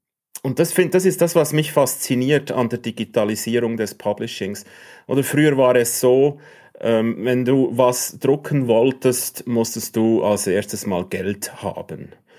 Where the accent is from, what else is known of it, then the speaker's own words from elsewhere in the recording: Switzerland; als Lehrling, wie man bei uns in der Schweiz sagt